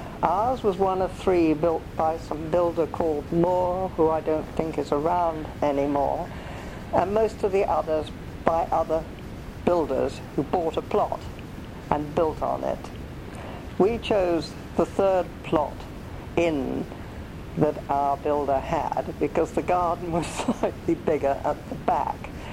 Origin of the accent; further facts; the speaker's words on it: Southsea, South East England, United Kingdom; also born or lived in Brazil; And I was born on the 10th of July, 1923. I was born in Southsea, but only lived there until I was about 18 months old, when I went with my mother to join my father in Brazil and came back to England about a year or so before the war, and carried on living in Southsea with my grandmother